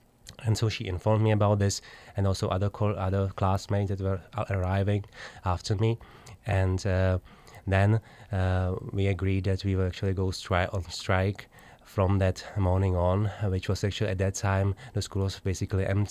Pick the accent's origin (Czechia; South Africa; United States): Czechia; Prague; I grew up in Prague. Uh-huh. I was born in Prague.